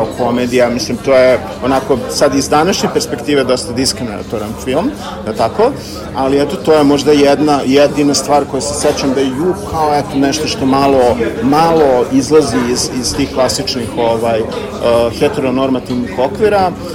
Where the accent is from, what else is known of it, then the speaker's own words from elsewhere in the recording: Kula, Vojvodina, Serbia; Ja sam odrastao u malom mestu u Vojvodini, ja sam iz Kule